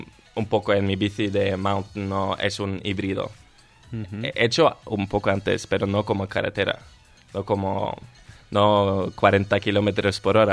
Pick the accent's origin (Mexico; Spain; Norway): Norway; Quizá yo soy un estereotípico noruego, pero me gustan más las montañas